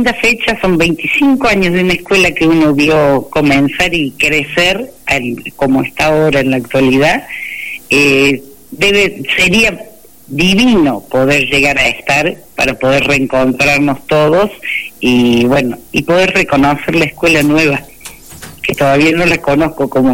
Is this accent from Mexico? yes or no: no; Córdoba, Argentina; fueron los primeros años que yo llegué a la provincia de Córdoba, soy de Córdoba, pero no estaba por acá